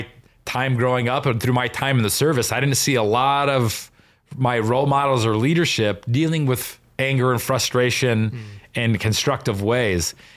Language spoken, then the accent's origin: English; Midwest, United States; and then maybe growing up in the Midwest in a blue collar community, right?